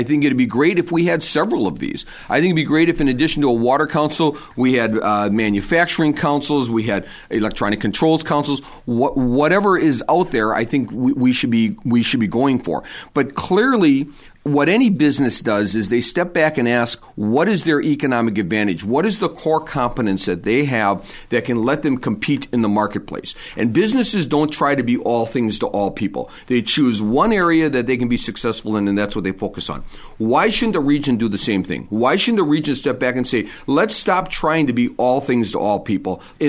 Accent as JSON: {"language": "English", "town": "Milwaukee", "region": "Wisconsin", "country": "United States", "tie": "born or raised there", "said": "I was born and raised in Milwaukee. I love this region."}